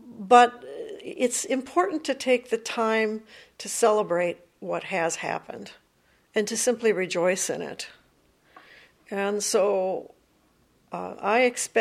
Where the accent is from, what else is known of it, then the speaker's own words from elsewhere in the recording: Iowa, United States; born there; I was born in Iowa.